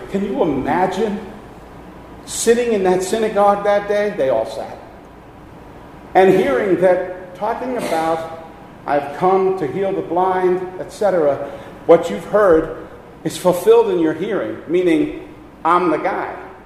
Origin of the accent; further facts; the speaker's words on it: New York, United States; I grew up in New York in the metropolitan area. I know it.